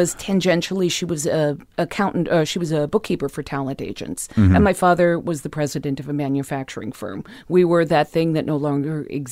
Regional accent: West Hollywood, California, United States; I grew up in the West Hollywood Hills.

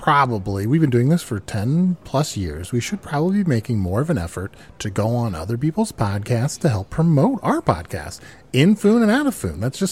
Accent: United States; No. I'm not from a Eurovision winner. I am from America.

